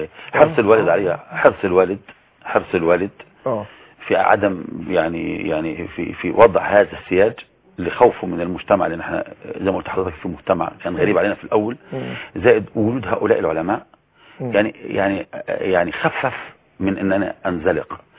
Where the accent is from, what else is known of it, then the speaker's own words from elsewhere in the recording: Sinai, Egypt; now in Zagazig, Egypt; ان احنا من سيناء